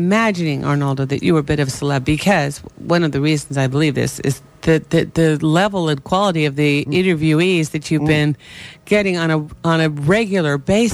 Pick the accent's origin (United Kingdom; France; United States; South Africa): United Kingdom; England; accent: English; my English accent is almost as good as your American.